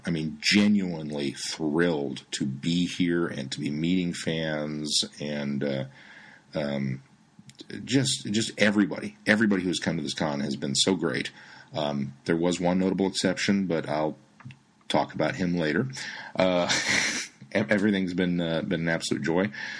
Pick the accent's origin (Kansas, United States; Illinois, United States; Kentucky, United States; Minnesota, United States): Kansas, United States; Topeka; You know, I'm from Topeka, so a block is small in Topeka.